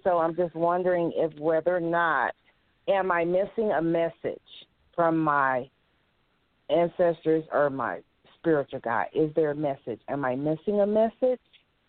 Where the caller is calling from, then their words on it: Denver, Colorado, United States; calling from Denver.